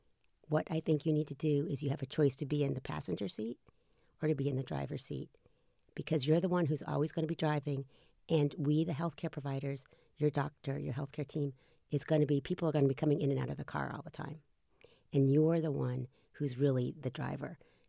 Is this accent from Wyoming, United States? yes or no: no; Boston, Massachusetts, United States; Just this last week, I'm from Boston, and when I was in Boston, I used to, for fun, I used to be an actress.